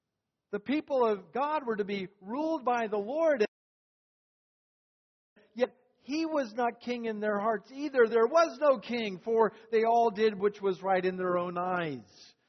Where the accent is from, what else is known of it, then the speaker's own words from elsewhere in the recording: Newport, North Carolina, United States; When Naomi and I were growing up in Newport, North Carolina, it was considered a special trip to travel about 45 minutes to a town called New Bern.